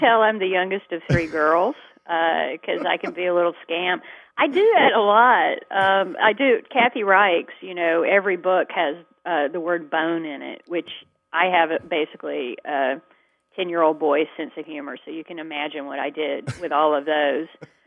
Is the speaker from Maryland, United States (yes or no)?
no; Georgia, United States; So, you know, that's my little gift to my home state.